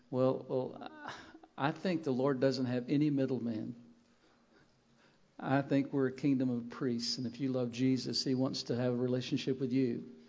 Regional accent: Russellville, Arkansas, United States; I'm from Arkansas, Russellville, Arkansas, in the United States.

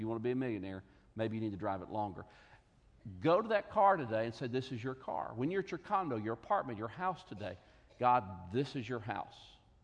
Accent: Tennessee, United States; born there; I was born in 1971 in Tennessee.

